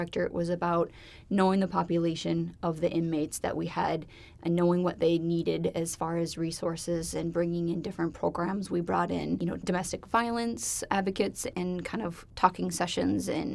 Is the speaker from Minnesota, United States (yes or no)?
yes; Minnesota, United States; moved away as an adult; now in Twin Cities, United States; Yes, originally from West Central Minnesota. Grew up there, came down to the Twin Cities for college, and have been here ever since.